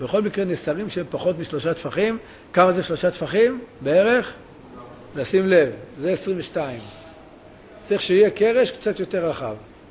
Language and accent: Hebrew; Jerusalem, Jerusalem District, Israel; אני ראיתי את זה בשכונת הבוחרים שגדלנו שם